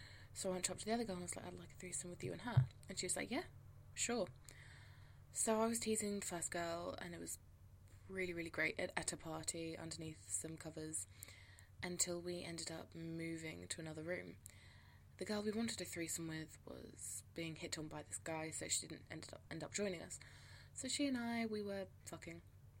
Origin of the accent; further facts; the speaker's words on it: England, United Kingdom; considering that I am English.